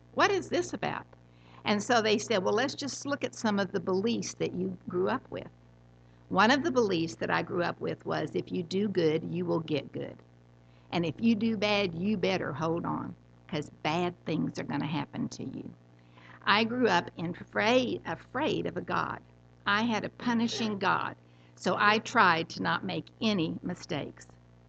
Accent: Midland, Texas, United States; born there; I was born in Midland, Texas. That was great, you know. Not really.

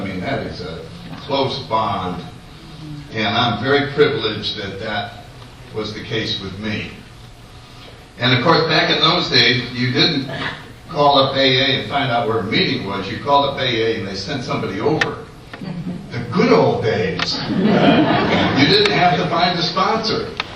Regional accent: New Haven, Connecticut, United States; So anyway, I grew up in New Haven, Connecticut. I was born in 31.

